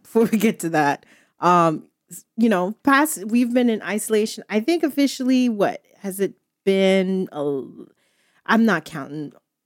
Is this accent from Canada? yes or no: yes; Canada; I am Canadian.